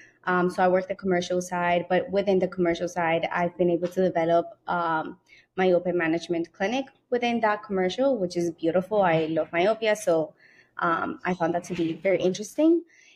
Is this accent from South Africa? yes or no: no; Cali, Valle del Cauca, Colombia; I was born in Cali. My dad's from Medellin.